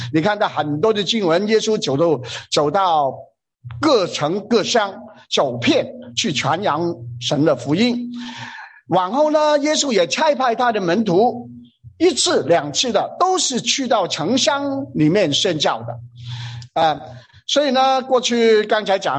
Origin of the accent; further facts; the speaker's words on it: Hong Kong; now in Australia; 我们是从香港来的，差不多八年前我们就是去那个 Orange 那个地方南山再开两个多小时了，就在那边向城乡的华人宣教